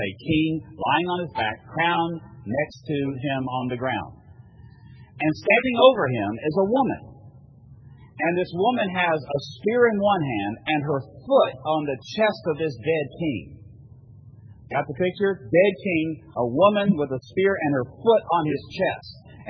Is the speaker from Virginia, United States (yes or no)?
yes; Virginia, United States; I come from Virginia. The Virginia state flag is an amazing flag, let me tell you.